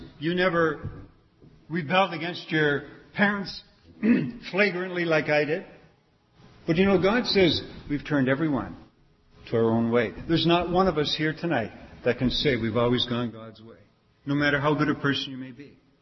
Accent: Canada; born there; This was in Canada. I'm a Canadian by birth.

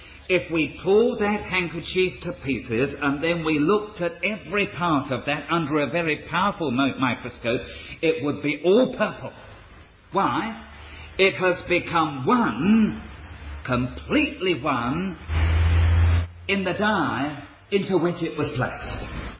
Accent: England, United Kingdom; I am, as an Englishman, linked with you as Australians so closely

